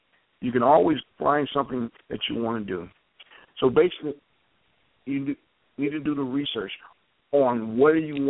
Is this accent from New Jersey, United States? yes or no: no; Compton, California, United States; I grew up in Compton, California, in a household of four boys who were kind of obedient.